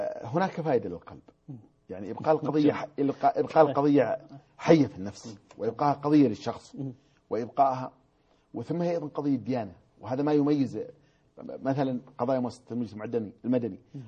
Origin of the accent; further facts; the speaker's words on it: south, Saudi Arabia; تعليم المرأة كان عندنا في الجنوب بشكل شبه مدرسي قبل أن تقوم الدولة السعودية.